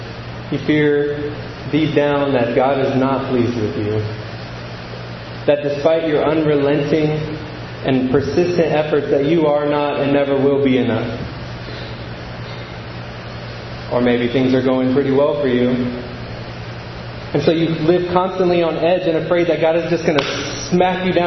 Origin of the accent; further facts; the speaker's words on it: California, United States; now in Minnesota, United States; especially up here in Minnesota 90s country. As a Californian, I can confidently say, you guys are very nice.